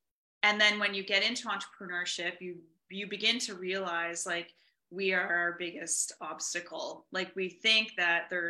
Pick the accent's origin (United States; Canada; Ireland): Canada; I'm in Canada. So yeah, we're both from Canada.